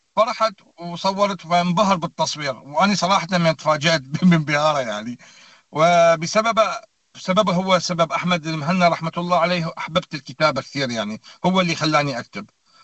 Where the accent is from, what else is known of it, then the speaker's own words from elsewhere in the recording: Baghdad, Baghdad Governorate, Iraq; now in Australia; أنا من عائلة من أصول مسيحية مصلاوية، وكنت ساكن في بغداد. هاجرت من العراق سنة 2011.